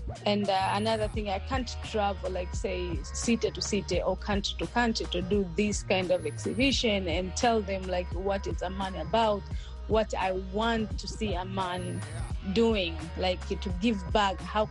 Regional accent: Tanzania; Like I'm from Tanzania and I've been to Serengeti twice.

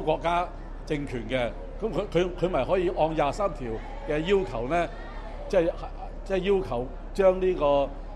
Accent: Hong Kong

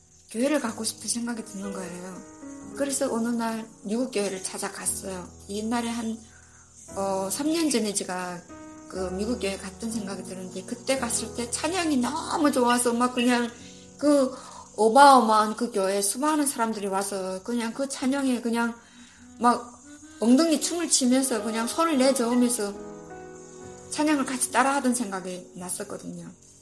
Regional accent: North Korea; 내가 북한에서 온 사람이어서

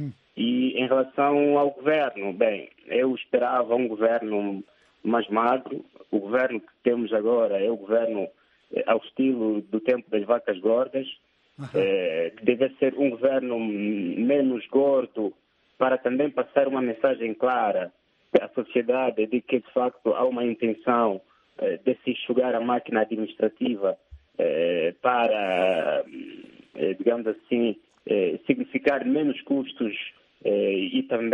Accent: Angola; Eu gosto de me identificar como angolano, sabe?

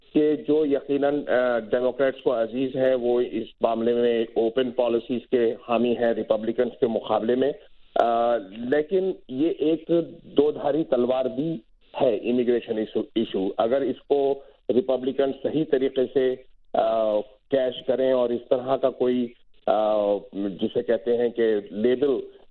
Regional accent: New York, United States; کیونکہ میرا تعلق نیو یارک سے ہے

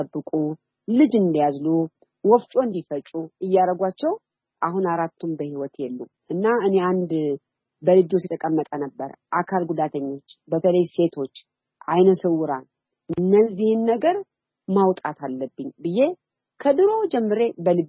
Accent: Nifas Mewcha, Amhara, Ethiopia; born there; እኔ የተወለድኩት ደቡብ ጎንደር ንፋስ መውጫ ወይም ገጠር ከተማ ናት። ጋንጋ ገብርኤል የምትባል ነው።

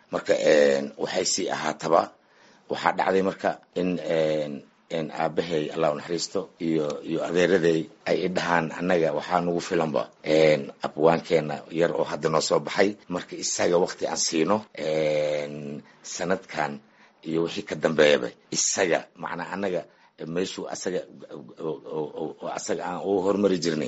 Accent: Marka, Lower Shabelle, Somalia; Aniga magaalada Marka ayaan ku soo barbaaray.

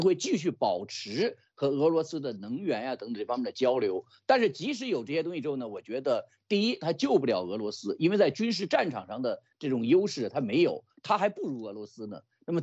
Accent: Beijing, China; 不是北京啊，因为北京我觉得我也来自北京的

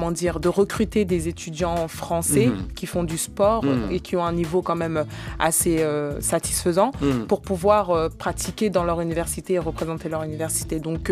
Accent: France; Alors moi comme je vous ai dit, je viens de France

